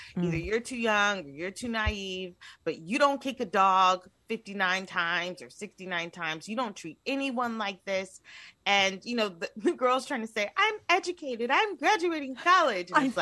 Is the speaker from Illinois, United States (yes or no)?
yes; Chicago, Illinois, United States; I grew up in the Chicago area. And so in Chicago, you know, Oprah is like the mayor.